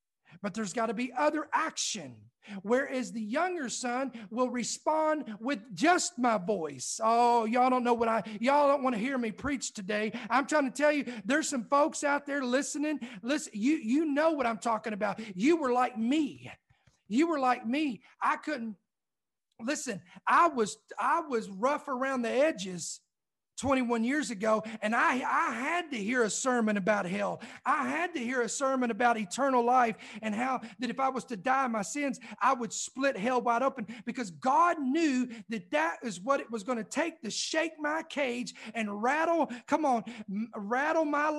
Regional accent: United States; I'm going to be harder on America because I'm an American. I live here.

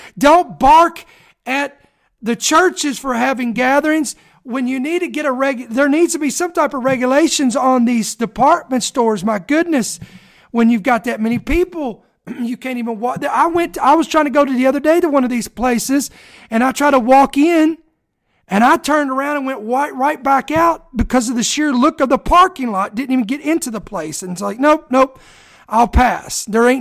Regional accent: Kentucky, United States; moved away; Listen, I'm Kentucky, man. I was born in Kentucky. I'm not a Northerner. I've moved a little bit farther up north.

